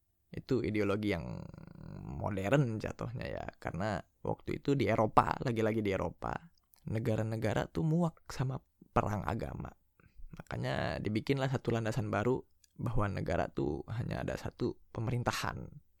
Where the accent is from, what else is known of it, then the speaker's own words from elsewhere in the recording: Indonesia; kita kan Melayu gitu. Itu disatukan karena kita tuh Indonesia, bukan karena kita beda warna kulit atau apa gitu, tapi kita bersatu karena kita adalah Indonesia.